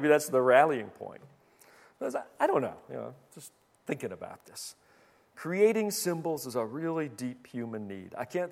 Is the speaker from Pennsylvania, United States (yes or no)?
yes; Pittsburgh, Pennsylvania, United States; Now, I speak with some experience in this regard because I grew up outside of Pittsburgh. And Pittsburgh had enormous immigrant populations from the steel industry.